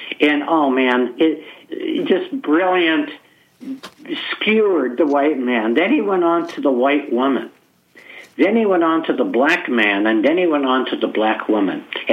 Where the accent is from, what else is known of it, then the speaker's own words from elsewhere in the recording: New York, United States; I'm from New York, and my religion as a kid was baseball.